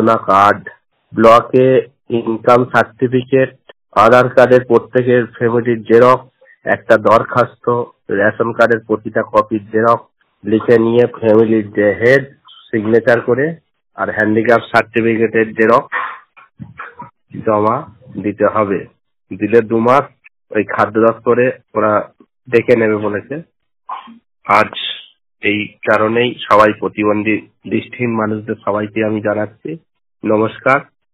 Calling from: West Bengal, India; দক্ষিণ চব্বিশ পরগনা থেকে।

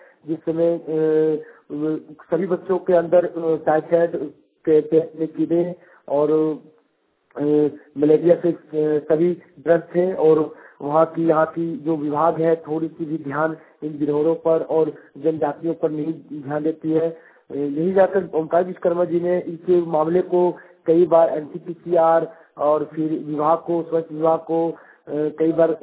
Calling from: Jharkhand, India; हमारे जिला कोडरमा जिला के अंतर्गत दुमचास प्रखंड में एक जीवराडी गांव है

